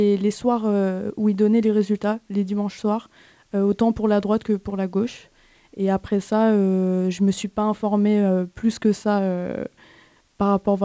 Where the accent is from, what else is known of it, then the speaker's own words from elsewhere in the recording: Provence-Alpes-Côte d'Azur, France; j'ai 21 ans. Je suis originaire des Alpes-Maritimes